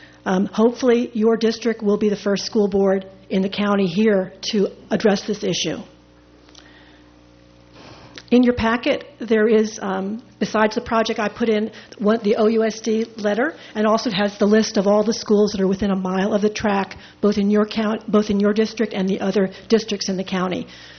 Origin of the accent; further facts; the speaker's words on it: Oakland, California, United States; I'm from Oakland, California. I'm a grandmother of two school-age girls.